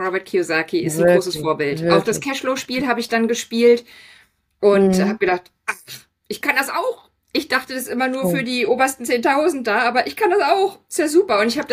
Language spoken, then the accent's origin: German; Berlin, Germany; now in Hamburg, Germany; ich bin gebürtige Berlinerin und lebe inzwischen in Hamburg